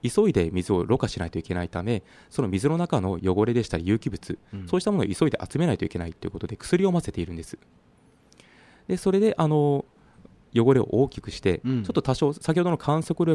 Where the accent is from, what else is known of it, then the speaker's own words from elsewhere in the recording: Osaka, Japan; 私も元々大阪の、うん、泉府中といった南大阪の出身ですので